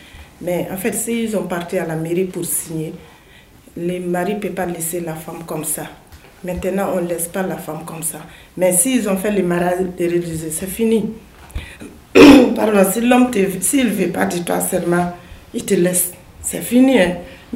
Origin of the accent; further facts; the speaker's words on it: Mali; Chez nous, au Mali